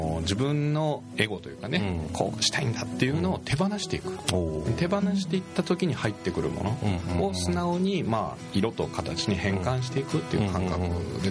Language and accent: Japanese; Fukuoka, Japan; born there; 生まれは福岡です。